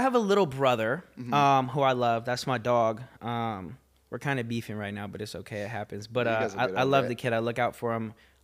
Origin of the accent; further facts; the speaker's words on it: Downey, California, United States; born there; I was born in Downey, but like I never lived in Downey.